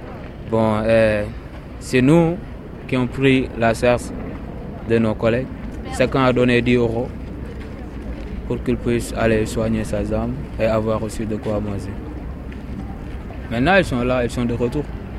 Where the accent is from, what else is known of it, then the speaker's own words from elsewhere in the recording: Senegal; now in France; Moi, je suis du Sénégal. Quand je suis venu en France, j'ai resté 2 mois sans travail, sans rien faire.